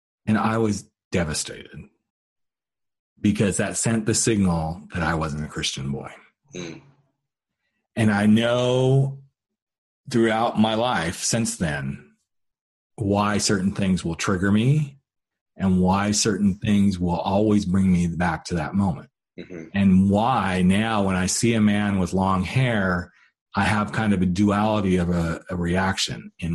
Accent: California, United States; now in Colorado, United States; It's like, well, Colorado, but born and raised in California.

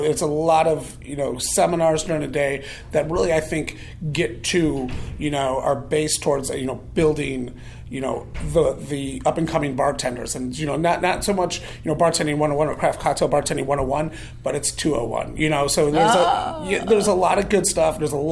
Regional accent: Buffalo, New York, United States; born there; I was born in Buffalo, New York.

